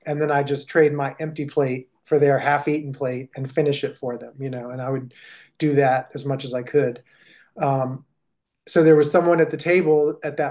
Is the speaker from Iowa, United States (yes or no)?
no; Washington, District of Columbia, United States; I'm from Washington, D.C., and I went up to New York for the weekend for a conference.